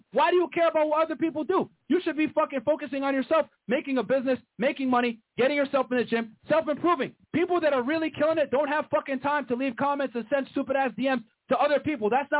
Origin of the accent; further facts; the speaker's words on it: Brooklyn, New York, United States; Yeah, I was born in the United States, man. My parents came here legally in the 80s. Like I said, I talked about how my dad got robbed plenty of times. We're living in Brooklyn in the 80s and 90s.